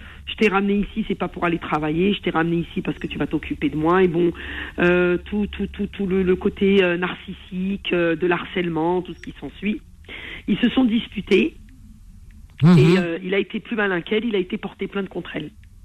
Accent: Algeria; non, je suis algérienne.

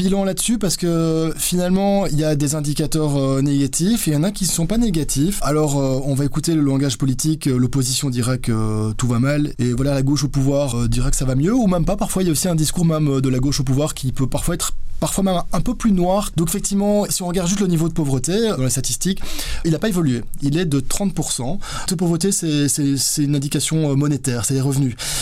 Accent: Brussels, Brussels-Capital Region, Belgium; Bon, moi je suis bruxellois, j'ai toujours vécu dans un quartier plutôt multiculturel

